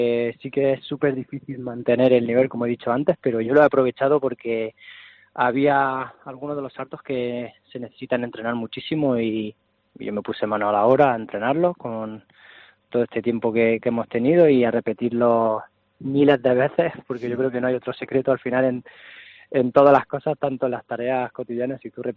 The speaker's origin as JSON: {"language": "Spanish", "town": "Albacete", "region": "Castilla-La Mancha", "country": "Spain", "said": "es uno de mis sitios preferidos aquí en mi tierra, ir a Albacete a que me vea mi gente"}